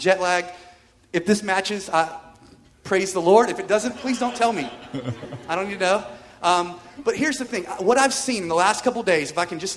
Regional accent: United States; accent: American; Thanks for listening to my American

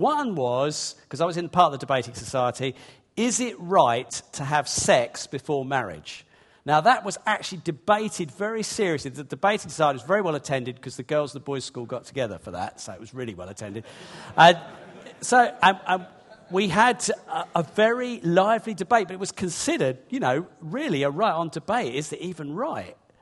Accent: Hastings, South East England, United Kingdom; born or raised there; also born or lived in London

